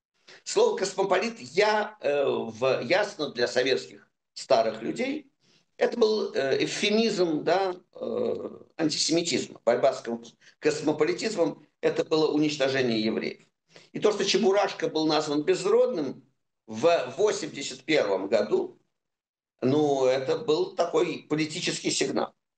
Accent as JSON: {"language": "Russian", "country": "Russia", "said": "И когда он узнал, что я из России, он произнес два слова – матрешка и чебурашка."}